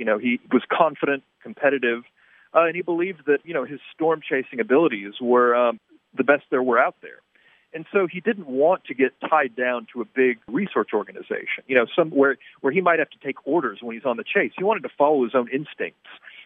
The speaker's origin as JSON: {"language": "English", "region": "Texas", "country": "United States", "tie": "born or raised there", "said": "I grew up here in Texas, so I was very familiar with tornadoes and what they're capable of. I grew up in central Texas"}